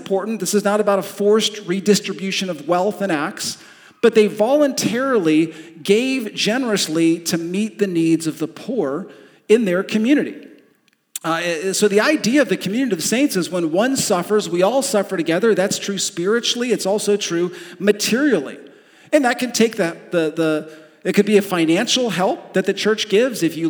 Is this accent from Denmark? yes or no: no; California, United States; moved away as an adult; now in Michigan, United States; I came from California and I didn't have a shovel, let alone a snow blower